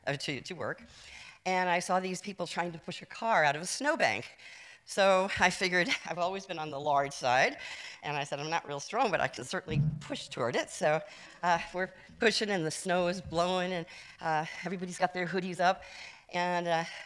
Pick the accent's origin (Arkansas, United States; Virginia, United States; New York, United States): New York, United States; Or I grew up in New York